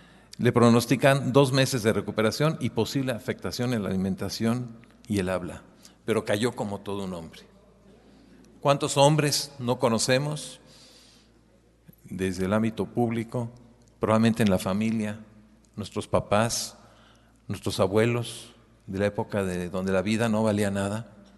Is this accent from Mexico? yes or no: yes; Guanajuato, Mexico; Soy nacido en México, entonces no crean que vengo a criticar desde fuera.